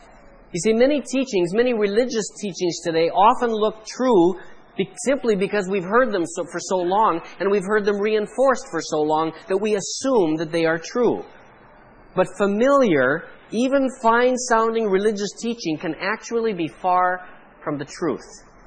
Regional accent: Canada; Now, he could tell by my accent, but just by listening to me talk, he knew I was from Canada.

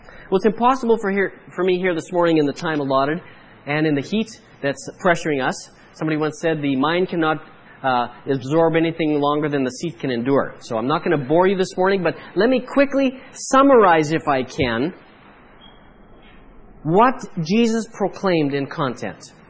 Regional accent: Canada; Now, he could tell by my accent, but just by listening to me talk, he knew I was from Canada.

